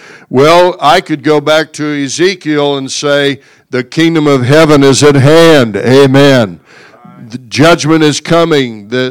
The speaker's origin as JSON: {"language": "English", "town": "Mulvane", "region": "Kansas", "country": "United States", "tie": "born or raised there", "said": "A friend of mine that I grew up around in Mulvane"}